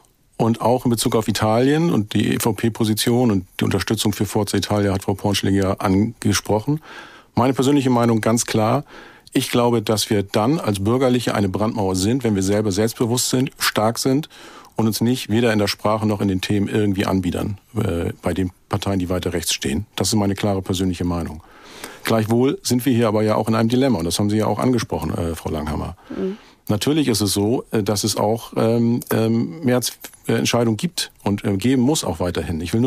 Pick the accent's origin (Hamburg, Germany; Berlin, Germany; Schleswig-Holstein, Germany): Schleswig-Holstein, Germany; Ich komme aus Schleswig-Holstein.